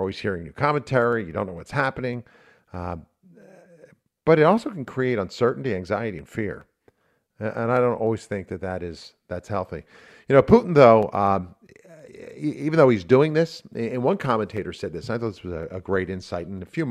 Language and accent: English; United States; As an American, we take our freedoms for granted, don't we?